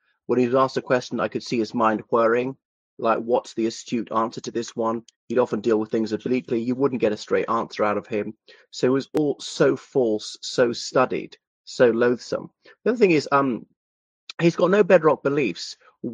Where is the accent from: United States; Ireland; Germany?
Ireland; o everybody … from Ireland.